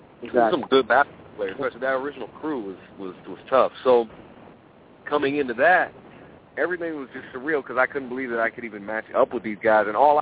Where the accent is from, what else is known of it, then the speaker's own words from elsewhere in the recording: Keizer, Oregon, United States; So coming from a small town, I was born and raised in Kaiser, Oregon, population like 50,000, really small. Hadn't been outside of the state too much prior to that summer